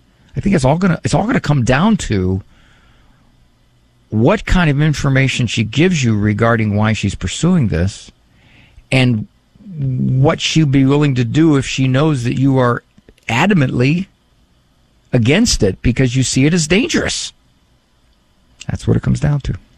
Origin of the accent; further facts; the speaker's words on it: Ohio, United States; There's a parish in my hometown called St. Joseph's. Spectacularly beautiful parish. Big parish. At one time in the 60s, it was the largest elementary school in Stark County, Ohio.